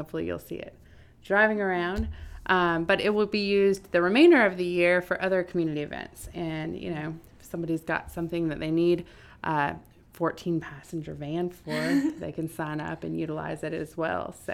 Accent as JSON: {"language": "English", "town": "McMinnville", "region": "Oregon", "country": "United States", "said": "I am from Portland, Oregon area, McMinnville, Oregon, and we have lived in the Shoals for 5 years."}